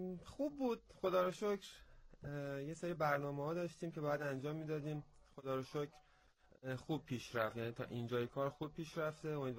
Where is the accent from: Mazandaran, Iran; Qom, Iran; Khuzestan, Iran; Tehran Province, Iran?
Khuzestan, Iran; Abadan; خب ما آبادان بزرگ شدیم دیگه.